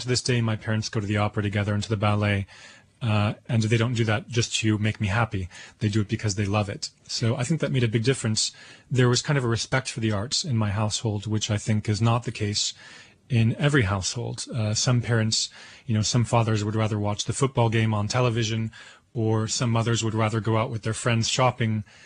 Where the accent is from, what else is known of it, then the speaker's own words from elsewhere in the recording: California, United States; born there; I was born in California to immigrant parents, to Yugoslav parents, I should say.